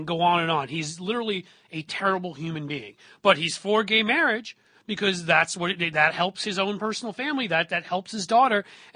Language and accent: English; Cincinnati, Ohio, United States; I'm from Cincinnati